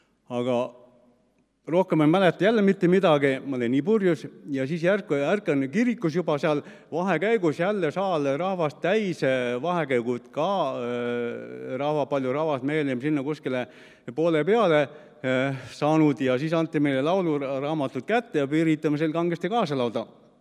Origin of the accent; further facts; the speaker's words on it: Saare County, Estonia; ise olen tegelikult Saaremaalt pärit. Elasin seal maapaigas ja mu ema oli usklik, nii kaua kui mina mäletan. Ja lapsepõlves sai ka kirikus käidud